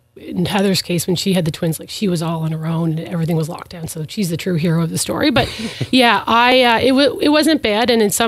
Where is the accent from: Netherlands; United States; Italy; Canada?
Canada; Surrey, Prince Edward Island; So I grew up in Surrey, born and raised on a potato farm, of all things, really live in the PEI lifestyle.